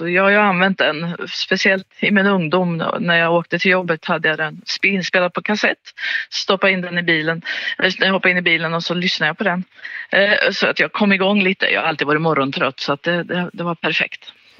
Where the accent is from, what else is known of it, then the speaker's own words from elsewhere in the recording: Vingåker, Södermanland, Sweden; Jag kommer ju från Vingåker egentligen i Sörmland, så det var där jag jobbade som musiklärare.